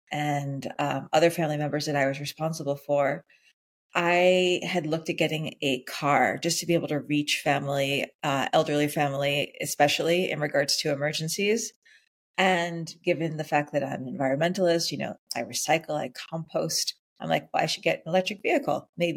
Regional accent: New York City, New York, United States; I'm a New Yorker. I've lived here my whole life. And like most New Yorkers, I rely on public transportation to go everywhere I need to go.

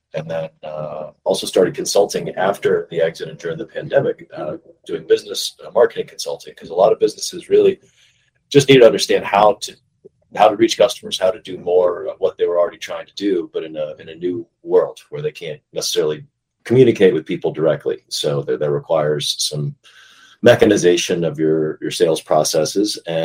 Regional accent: Asheville, North Carolina, United States; Basically, I'm born and raised in Asheville, North Carolina

